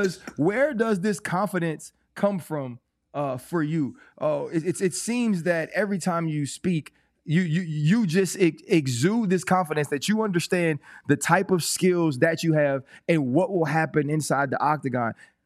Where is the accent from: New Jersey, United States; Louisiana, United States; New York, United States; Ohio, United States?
Louisiana, United States; Hey, listen, we're from Louisiana, bro.